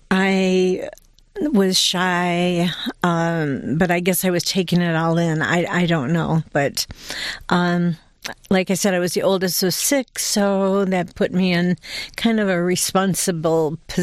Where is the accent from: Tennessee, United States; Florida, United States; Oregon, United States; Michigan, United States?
Michigan, United States; Detroit; Well, I grew up in Detroit. I was the oldest of six children, and my father was an entrepreneur. And my parents were both immigrants to this country.